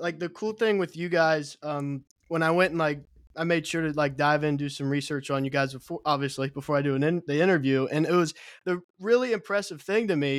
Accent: Cincinnati, Ohio, United States; And I'm from Cincinnati, Ohio, so surfing isn't really a big part of my life at all

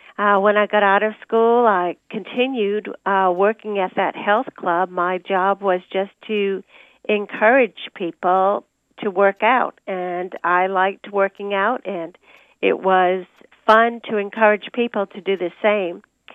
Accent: Rhode Island, United States; I grew up in Rhode Island, not too far from Boston, about an hour away. I grew up in a wonderful home.

